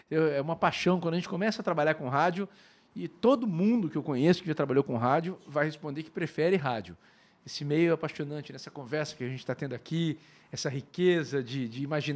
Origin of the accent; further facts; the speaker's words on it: Tupã, São Paulo, Brazil; Eu sou de Tupã, uma cidade muito ativa em rádio, e foi lá que eu comecei. E depois fui para São Paulo